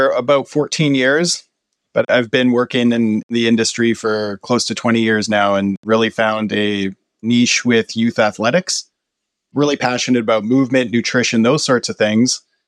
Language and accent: English; Canada; We grew up, both of us, into sports. We're from Canada, so it was hockey, ringette, those sorts of things.